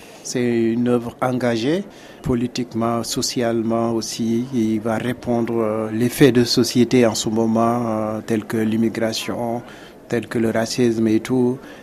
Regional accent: Senegal; born there; je représente mon pays natal qui est le Sénégal

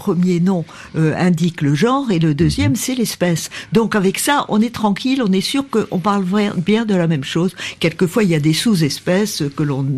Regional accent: France; en tant que Français

